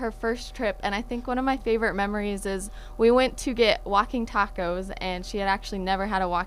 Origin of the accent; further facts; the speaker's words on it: Wall, South Dakota, United States; I'm currently serving as a state FFA president this year, and I'm actually from Wall, South Dakota.